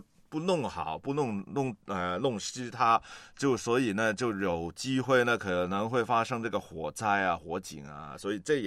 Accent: Hong Kong; 但是我们香港这边好像要马上要禁了

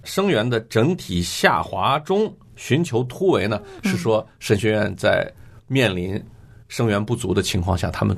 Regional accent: China; 我们都来自中国大陆

